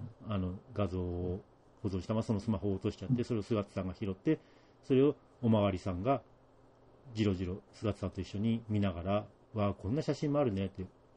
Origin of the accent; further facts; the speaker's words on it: Yamanashi, Japan; moved away as an adult; 私は幼少期のほとんどを山梨で過ごしてしまったせいで、引っ越した当初は山梨の同級生のことを